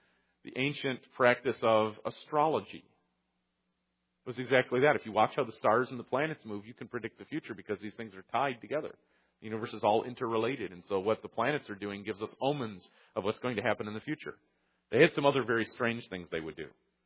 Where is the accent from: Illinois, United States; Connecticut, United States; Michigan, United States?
Michigan, United States; I grew up near Detroit, and I was a fan of the Detroit Pistons.